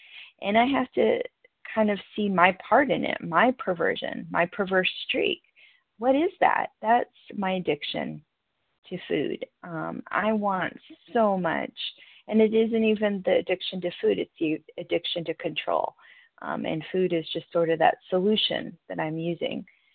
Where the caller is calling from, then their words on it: North Carolina, United States; from Western North Carolina.